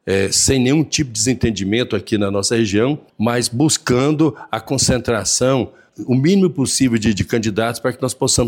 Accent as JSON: {"language": "Portuguese", "region": "Goiás", "country": "Brazil", "said": "E como goiano, eu torço muito para que dê certo"}